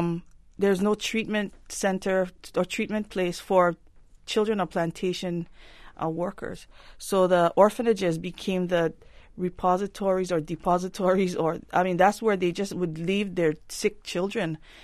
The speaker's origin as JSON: {"language": "English", "region": "Hawaii", "country": "United States", "first_language": "Hawaiian Pidgin", "said": "Pidgin is a language. To me, it's my first language."}